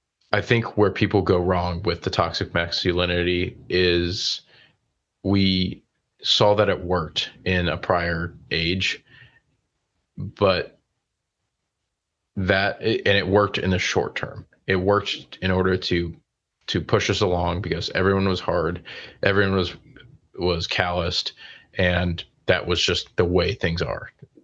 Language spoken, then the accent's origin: English; Charlotte, North Carolina, United States; because I grew up in Charlotte.